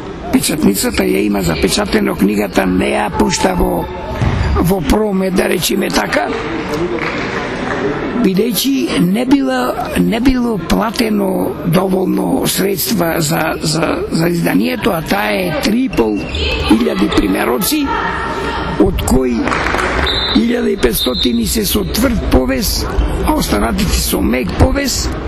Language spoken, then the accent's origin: Macedonian; Prilep, Pelagonia, North Macedonia; also born or lived in Belgrade, Serbia; јас за роден град го сметам Прилеп. Аз вистина сум се родил во Белград, бидејќи татко ми таму студирал